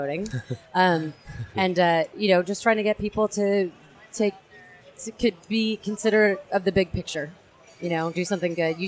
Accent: San Francisco, California, United States; she's from Idaho, I'm from San Francisco.

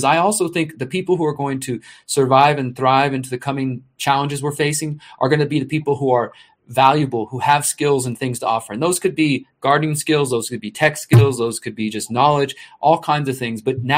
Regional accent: Texas, United States; moved away as an adult; now in Mexico; I moved to Mexico in March 2020. I'm from Texas as well, and I was planning on getting land in Texas, but I ended up just coming down here.

